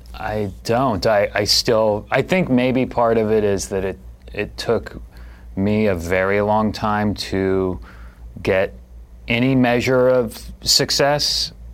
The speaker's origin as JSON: {"language": "English", "town": "Santa Cruz", "region": "California", "country": "United States", "tie": "born or raised there", "said": "I grew up in Santa Cruz, like up in Northern California, removed from Los Angeles and Hollywood culture completely."}